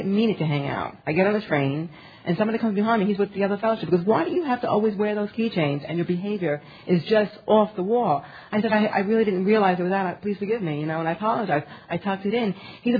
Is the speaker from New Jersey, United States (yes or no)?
no; New York, United States; I'm from New York. I'm an addict.